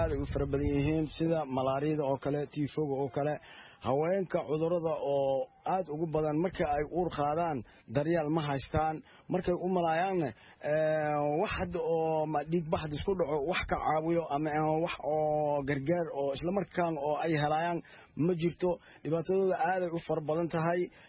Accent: Janaale, South West State, Somalia; Waxaan ka soo barakacnay Shabeellaha Hoose Janaale.

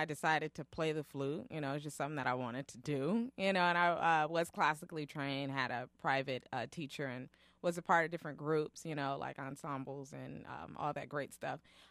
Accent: Pasadena, California, United States; I'm from Pasadena, California.

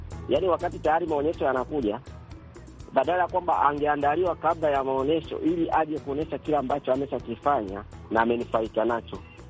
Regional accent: Geita, Tanzania; Natokea Geita, mkoa wa Mwanza, nchini Tanzania.

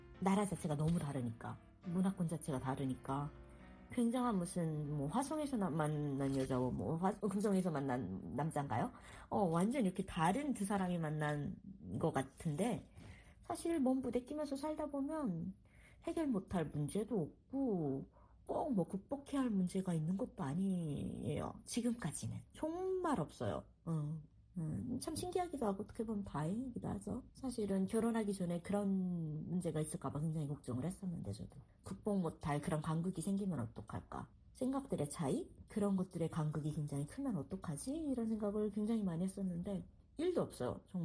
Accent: North Korea; now in United States; 제가 어렸을 때 그 북한에서 본 영화들에 보면

